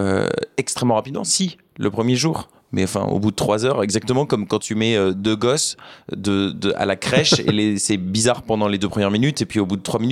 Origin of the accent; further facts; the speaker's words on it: Beauvais, Hauts-de-France, France; J'ai grandi à Beauvais, tu vois, dans l'Oise. Ma mère est égyptienne, sa famille italienne-libanaise, mon père est français.